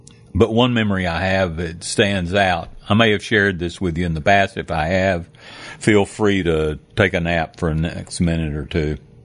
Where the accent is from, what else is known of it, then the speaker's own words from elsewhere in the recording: Lubbock, Texas, United States; You know, I was raised in Lubbock in a time when it was literally across the tracks.